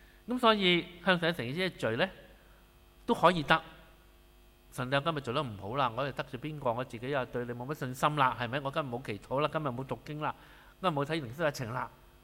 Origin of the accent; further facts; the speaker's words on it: China; 但我哋中國人嗰啲嘅元素通常都咁噶，係咪？